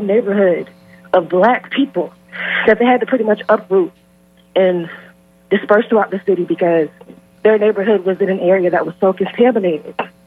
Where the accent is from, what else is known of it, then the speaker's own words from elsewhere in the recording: Pensacola, Florida, United States; now in Tampa, United States; I live in Tampa now. I'm born and raised in Pensacola